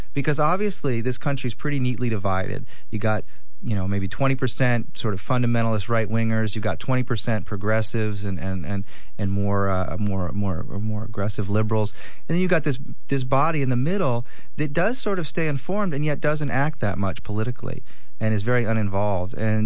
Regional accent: Oakland, California, United States; because I'm from Oakland, and Oakland is not a hellhole

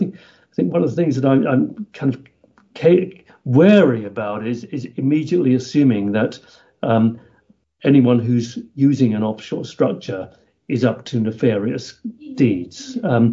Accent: Jersey; now in United Kingdom; By way of background, I come from Jersey. I'm a Jerseyman, currently living near London in the Chiltern Hills.

